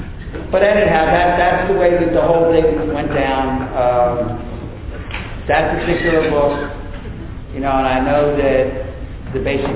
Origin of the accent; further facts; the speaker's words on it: East Coast, United States; and I'm from the East Coast, and we're kind of proud of what we got going on here.